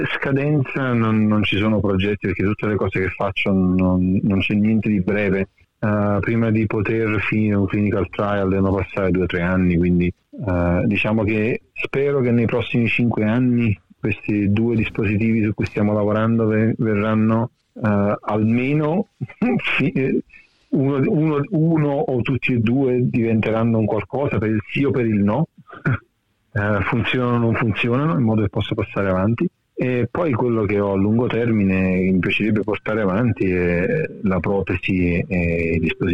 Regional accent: Sorrento, Campania, Italy; moved away; C'è davvero poca gente che è rimasta al mio paese, a Sorrento.

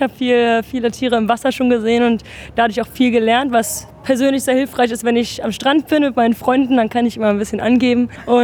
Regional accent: Bonn, North Rhine-Westphalia, Germany; now in Melbourne, Australia; ich komme aus Bonn in Deutschland und ich studiere mein erstes Semester an der Victoria Universität dieses Jahr.

